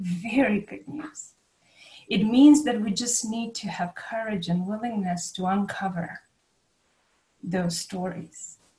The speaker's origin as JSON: {"language": "English", "region": "Belgrade", "country": "Serbia", "tie": "born or raised there", "moved": "yes", "lives_now": "Greenville, United States", "said": "I was born and raised in Yugoslavia. And by the time I left my country, it changed its name to the Federal Republic of Yugoslavia. And now, when I visit my birth city of Belgrade, I go to Serbia. And I'm here in Greenville, South Carolina."}